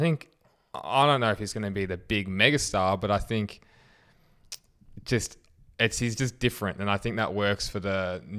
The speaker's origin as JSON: {"language": "English", "country": "Australia", "said": "But maybe I'm only seeing this as an Aussie's perspective."}